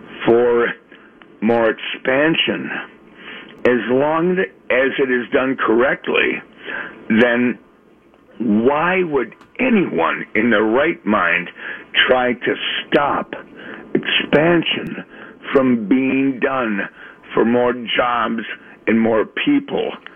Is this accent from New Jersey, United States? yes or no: no; Hibbing, Minnesota, United States; born there; I was born up in Hibbing, and I watched the mining decline and the jobs go away.